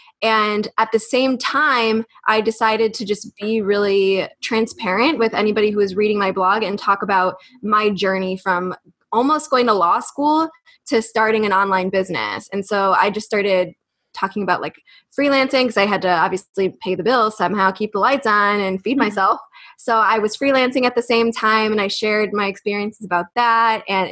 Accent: United States; We're from the States, but he moved to Hungary, I don't know, 5-6 years ago.

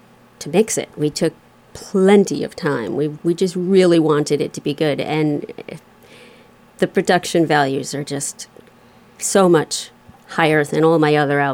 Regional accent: New York, United States; also born or lived in Bronx; Actually, I was born in the Bronx. My mother remarried and I moved to Long Island. I went to the State University College of New York, the SUNY School, Potsdam.

